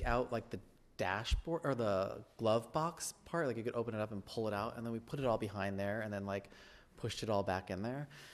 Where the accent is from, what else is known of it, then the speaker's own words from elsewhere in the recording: Arizona, United States; And I grew up in Arizona, and we used to hang out.